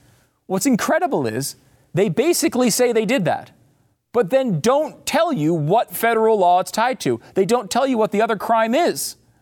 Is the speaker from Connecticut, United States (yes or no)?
yes; Connecticut, United States; And, and that includes growing up in Connecticut when, like, UConn was really Geno Auriemma and all that was going on.